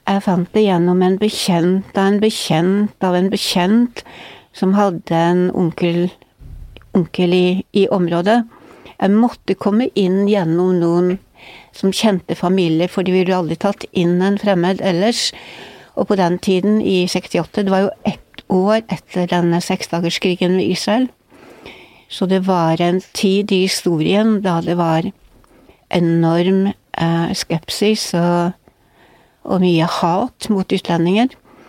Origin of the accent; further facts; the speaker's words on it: Northern Norway, Norway; now in Oslo, Norway; Men å komme som nordlending til Oslo var jo ikke lett, for det var jo på et tidspunkt, jeg kom jo vel hit I 65 var det vel